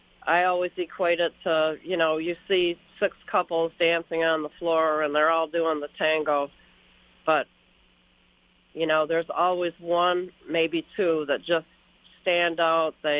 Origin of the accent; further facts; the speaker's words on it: Michigan, United States; Oh, yeah. I mean, Michigan has 10,000 lakes.